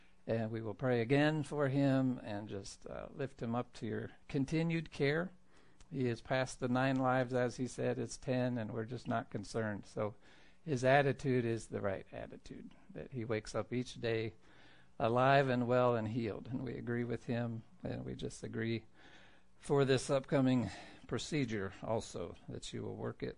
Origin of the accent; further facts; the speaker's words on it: Battle Creek, Michigan, United States; born there; also born or lived in Columbus, Ohio; I lived in Columbus. I was born in Michigan. Battle Creek, Michigan was where … were at the time, my grandparents.